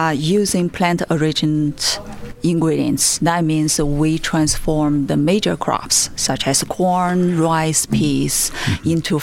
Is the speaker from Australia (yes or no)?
no; China; English is a second language; moved away as an adult; now in United States; So I have lived in the States for 20 years. I grew up in China. I'm a citizen now.